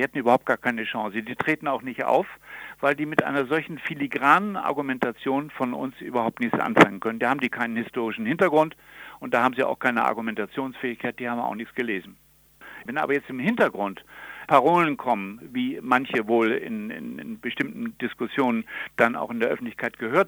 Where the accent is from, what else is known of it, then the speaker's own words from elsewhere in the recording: Germany; dann denke ich, haben wir eine Grenze überschritten, nicht nur als Deutscher